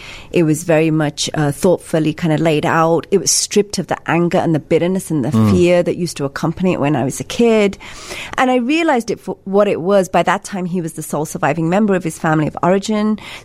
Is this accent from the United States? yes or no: no; England, United Kingdom; growing up in England when you're an immigrant kid